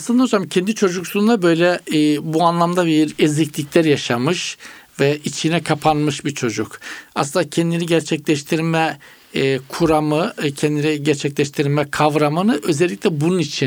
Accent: Black Sea Region, Turkey; Hele bizim Karadeniz'de olursa hocam var ya.

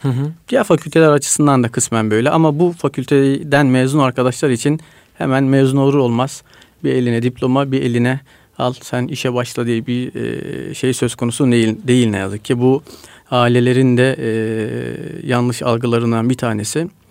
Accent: Samsun, Turkey; now in Ankara, Turkey; Ben de yaklaşık 2001 yılından beri Ankara'dayım. Yani artık Samsunluyuz ama Ankaralı olduk gibi bir durum var.

